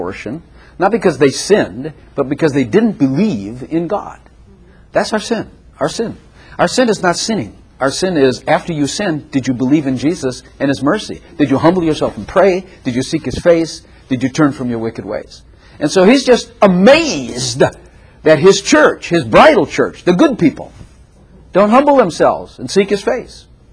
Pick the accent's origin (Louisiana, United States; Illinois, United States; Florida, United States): Illinois, United States; Chicago; By the way, I'm from Chicago.